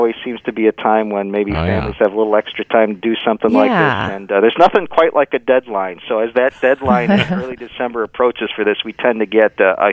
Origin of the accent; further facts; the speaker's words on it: Chicago, Illinois, United States; I know growing up in Chicago in a neighborhood with a lot of Polish people and Italians where the Feast of St. Joseph was a really big deal.